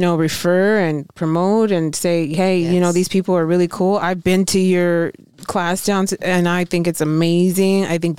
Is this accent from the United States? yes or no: no; Brazil; And yes, I'm from Brazil, too.